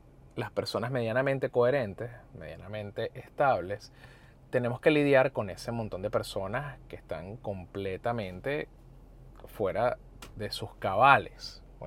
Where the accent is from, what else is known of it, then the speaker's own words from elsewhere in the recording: Caracas, Capital District, Venezuela; yo vengo de Caracas, yo vengo de Parroquia La Vega. Yo viví en Montalbán, en la Cota 905, en la Avenida O'Higgins. O sea, yo no soy criado en el Country Club, ni vengo de La Lagunita